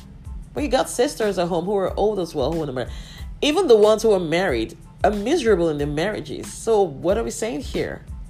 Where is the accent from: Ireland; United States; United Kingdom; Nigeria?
Nigeria; using Nigeria as, of course, as a country where I'm Nigerian